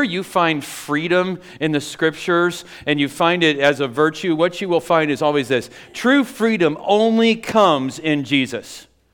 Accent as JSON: {"language": "English", "country": "United States", "said": "You know, we as Americans, we prize our freedoms above anything else, don't we?"}